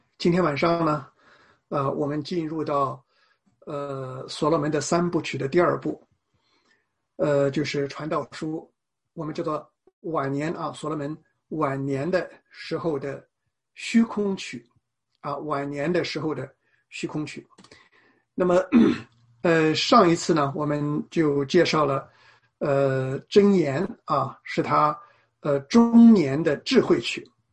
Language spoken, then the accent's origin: Chinese; China; 我那个时候呢，我就从中国的很贫穷的农村啊，来到了一个我们中国人说很洋气的城市啊，就青岛啊。